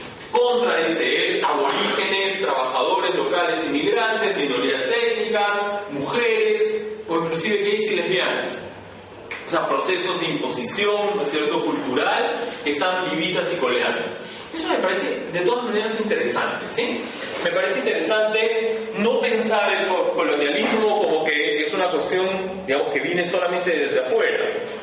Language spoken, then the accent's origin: Spanish; Peru; Yo te digo, bueno, soy acá, soy peruano, qué sé yo.